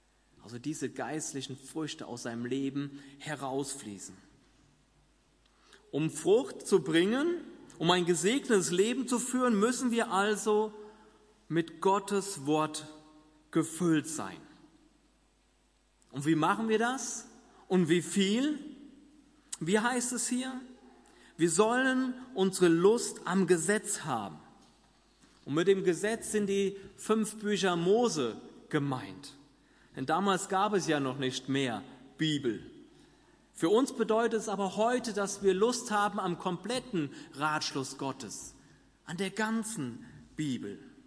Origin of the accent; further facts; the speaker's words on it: North Rhine-Westphalia, Germany; Wie schon gesagt, komme ich ja aus dem Siegerland. Und es ist einer der waldreichsten Kreisgebiete in ganz Deutschland.